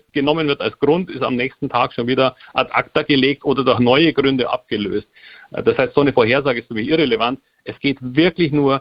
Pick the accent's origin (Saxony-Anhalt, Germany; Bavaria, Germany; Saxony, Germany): Bavaria, Germany; Munich; now in Hamburg, Germany; Und seit 10 Jahren lebe ich als Münchner, wie man hört, in Hamburg, ausschließlich von Aktien.